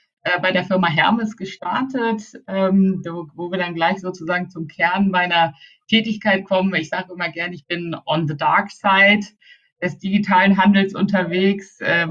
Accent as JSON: {"language": "German", "region": "Baltic coast", "country": "Germany", "tie": "born or raised there", "lives_now": "Munich, Germany", "said": "ich komme eigentlich sozusagen von hinterm Deich. Also ich bin richtig an der Ostsee aufgewachsen, habe in Hamburg studiert, in Berlin Startup-Beratung gemacht und hier zum Schluss in München lange bei Planet Sports gearbeitet"}